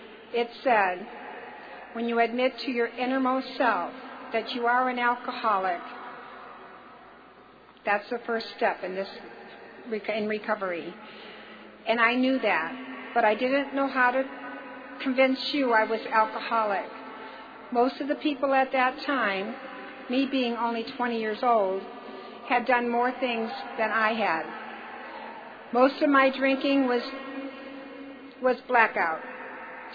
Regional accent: Mission Viejo, California, United States; I'm from Mission Viejo, California, and I am definitely an alcoholic.

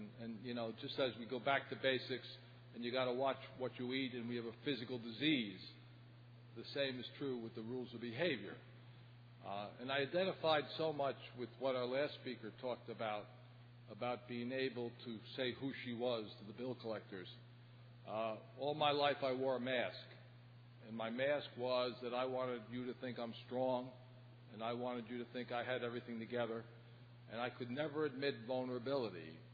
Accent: Hoboken, New Jersey, United States; I'm from Hoboken, New Jersey.

